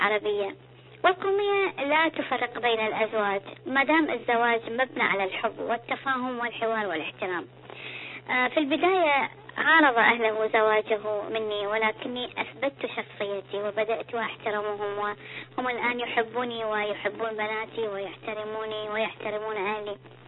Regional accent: Iraq; كردية من العراق، متزوجة منذ 20 عاما وموظفة في بنك الرافدين، ولدي بنتان، وزوجي يحترم قوميتي الكردية

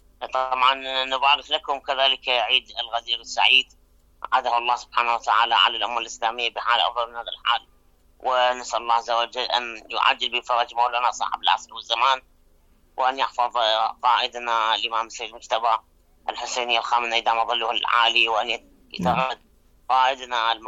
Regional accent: Iraq; طبعا إذاعة غير مسموعة عندنا في العراق

